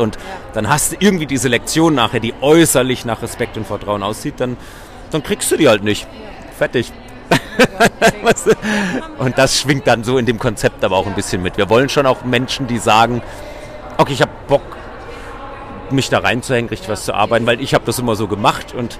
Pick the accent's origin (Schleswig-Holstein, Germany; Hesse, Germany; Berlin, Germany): Hesse, Germany; ich komme aus der Rhön, da bei Fulda, ist schon ein bisschen bergig so, die Rhön, ne?